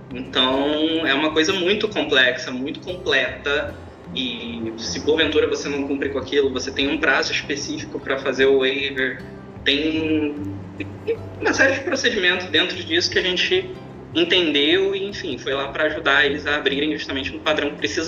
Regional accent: Campos dos Goytacazes, Rio de Janeiro, Brazil; Na verdade, eu não sou carioca, né? Eu sou do interior do Rio de Janeiro. Na minha certidão, tá Campos dos Goytacazes.

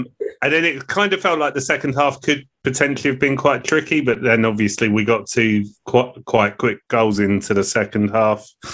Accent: Liverpool, North West England, United Kingdom; accent: Scouse; Apologies for my embarrassing Scouts accent there.

